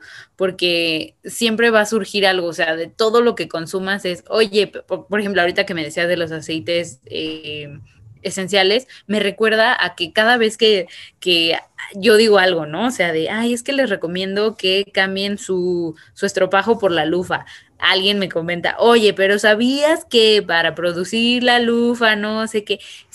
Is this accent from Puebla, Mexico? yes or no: no; Mexico City, Mexico; Yo tengo 26 años, nací en la Ciudad de México y siempre he estado en la Ciudad de México.